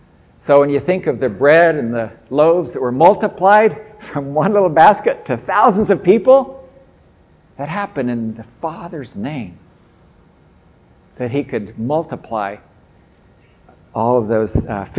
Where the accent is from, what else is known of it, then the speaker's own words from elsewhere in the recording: Ethiopia; also born or lived in Philippines; when I grew up in Ethiopia, and as I've spent a lot of time in the Philippines